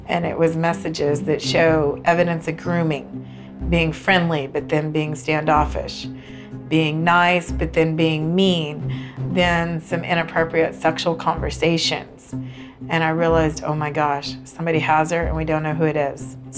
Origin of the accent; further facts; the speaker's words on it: New Braunfels, Texas, United States; I'm from New Braunfels, Texas.